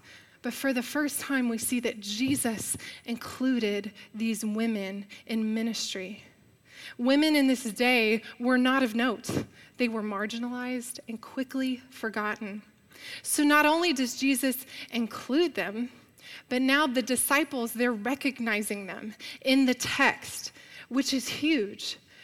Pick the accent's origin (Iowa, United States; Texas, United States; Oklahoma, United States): Texas, United States; Arlington; now in Mission, United States; I'm a North Texas girl. I'm from Arlington, Texas.